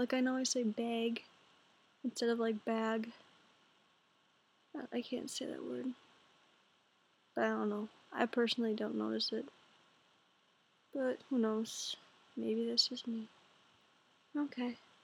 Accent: Minnesota, United States; I'm 16 years old. I'm from Minnesota. I'm still living there right now, unfortunately.

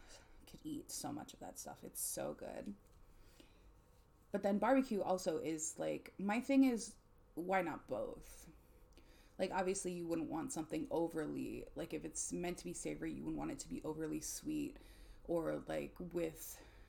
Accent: Florida, United States; I like grew up, I'm originally from Florida. I don't live there anymore, but I grew up near Disney.

